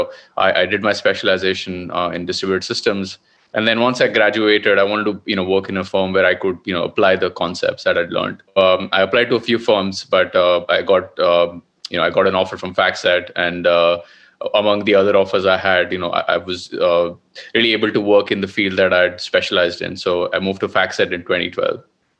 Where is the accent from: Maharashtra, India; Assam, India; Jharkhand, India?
Maharashtra, India; Mumbai; So I'm originally from Bombay, India. I did my schooling in Bombay. I grew up in a middle-class family back home.